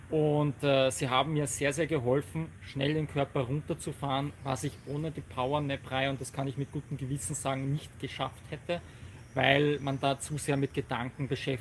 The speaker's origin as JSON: {"language": "German", "country": "Austria", "said": "eigentlich bin ich ja aus Österreich, ne, aber ich bin heute zu Gast in Deutschland."}